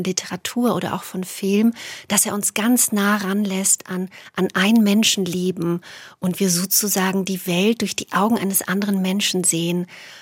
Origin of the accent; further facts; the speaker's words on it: Banat, Romania; now in Germany; Ich bin auf einem Pfarrhof im Banat aufgewachsen. Also das war dann eigentlich ein großer Kontrast, auch erstmal hier in Deutschland anzukommen.